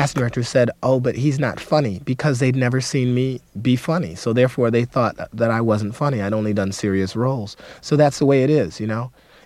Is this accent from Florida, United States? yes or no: no; Detroit, Michigan, United States; born or raised there